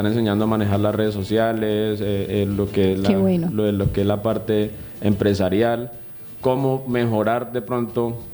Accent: Colombia; nosotros tenemos unos conocimientos familiares, como buen colombiano

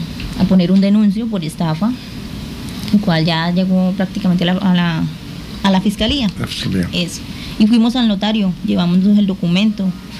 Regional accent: Guaviare, Colombia; yo nacida y criada aquí en el Guaviare

